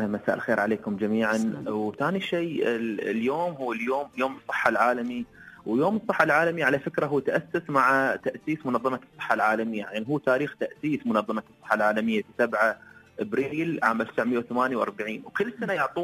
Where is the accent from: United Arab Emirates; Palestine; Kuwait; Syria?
United Arab Emirates; عندنا في الامارات